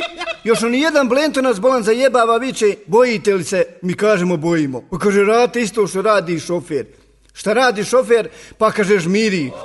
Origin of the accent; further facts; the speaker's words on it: Sarajevo, Federation of Bosnia and Herzegovina, Bosnia & Herzegovina; Pita on mene, odakle si ti? Rekao, iz Sarajeva.